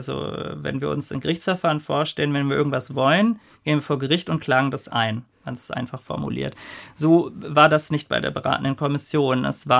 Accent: Cologne, North Rhine-Westphalia, Germany; ich komme aus Köln, also bringe ich jetzt auch mal ein Kölner Beispiel

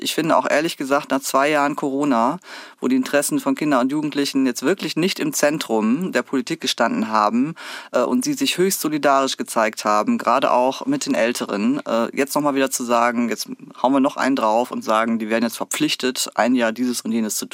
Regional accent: Lower Saxony, Germany; now in Hamburg, Germany; Ich bin aufgewachsen im Münsterland Emsland und Hamburg war dann schon mal erste Strecke, so 2 Stunden halt weiter weg.

